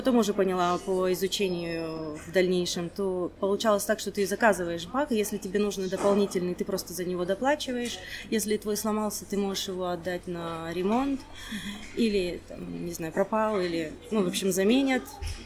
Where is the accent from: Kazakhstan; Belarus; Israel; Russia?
Kazakhstan; Almaty Region; now in Almaty, Kazakhstan; Вообще я родом из Алматинской области, а сейчас, да, совсем недавно приехала.